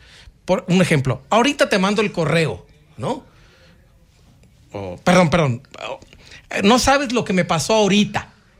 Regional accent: Mexico; Y que definitivamente nos distinguen como mexicanos, pero que también tienen una profunda ambigüedad. Es decir, que nosotros como mexicanos también nos cuesta trabajo entender su real alcance.

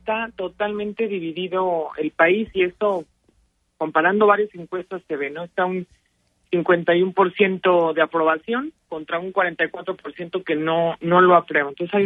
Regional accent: Mexico; Perdiendo como mexicanos en esta guerra y en esta polarización tan fuerte.

